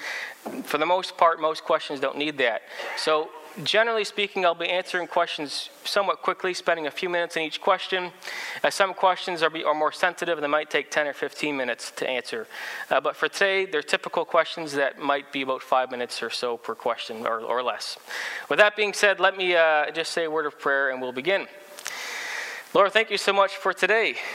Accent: Ontario, Canada; I'm coming from Ontario

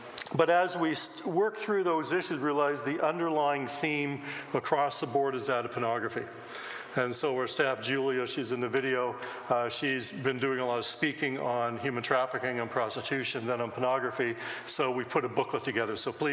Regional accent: Toronto, Ontario, Canada; born there; I was born in Toronto. I work in Ottawa.

